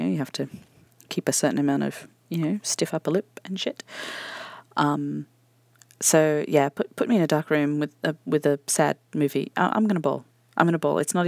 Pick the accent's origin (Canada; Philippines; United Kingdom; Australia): Australia; I am Australian and cunt is just a word. I have a small subset of friends who are extremely bogan Australians that I went to university